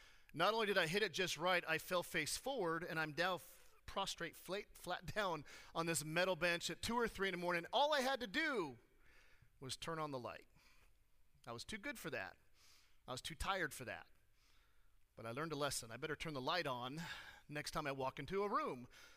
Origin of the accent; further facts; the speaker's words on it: California, United States; Okay, I grew up in California.